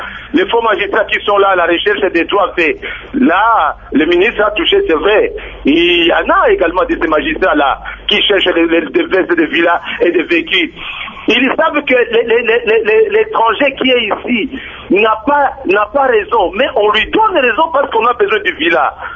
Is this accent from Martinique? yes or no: no; DR Congo; Contrairement à ce que nous voyons ici chez nous en République démocratique du Congo, il y a des gens qui sont au-dessus de la loi.